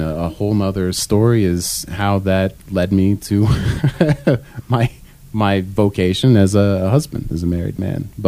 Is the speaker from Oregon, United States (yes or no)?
no; Piqua, Ohio, United States; my parish priest growing up in Piqua, Ohio, a small, I don't know, maybe 20,000 people in the town.